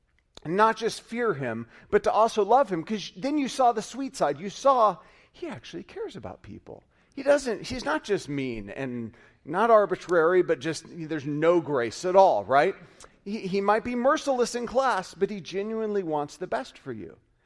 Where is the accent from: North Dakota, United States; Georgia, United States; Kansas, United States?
Georgia, United States; now in Australia; I remember as a kid growing up in Georgia, we had something that isn't experienced often here, which is rain.